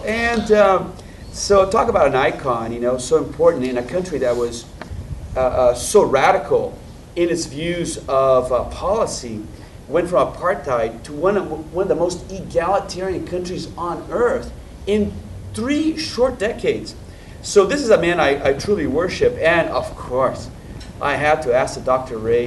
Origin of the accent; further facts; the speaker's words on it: São Paulo, Brazil; now in United States; growing up in Sao Paulo, Brazil, I always dream of coming to the United States and having that extraordinary life.